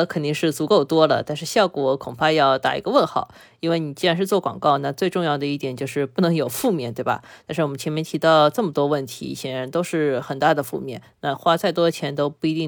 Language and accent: Chinese; China; 翻译过来就很像我们中国人非常熟悉一个概念，叫招商引资